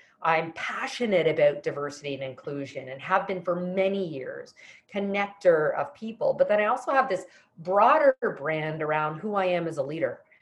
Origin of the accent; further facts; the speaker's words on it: Canada; I'm originally, you might hear it in the accent, I'm actually originally from Canada